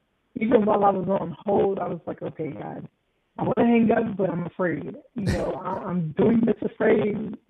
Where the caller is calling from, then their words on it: Upper Marlboro, Maryland, United States; Upper Marlboro, Maryland.